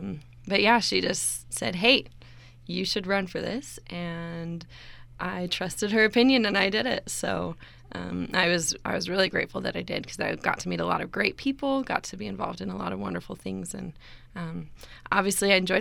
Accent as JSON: {"language": "English", "region": "Utah", "country": "United States", "tie": "born or raised there", "also_born_or_lived": "North Carolina", "said": "so I was raised in Utah and North Carolina, and before I came to school at ISU in Pocatello, I was actually over in Emmett, which is kind of by Boise."}